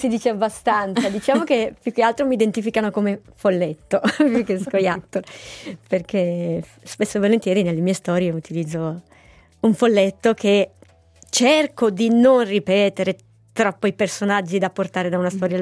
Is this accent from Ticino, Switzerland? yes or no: yes; Claro, Ticino, Switzerland; a Claro, dove abitavo, perché io sono originaria di Claro.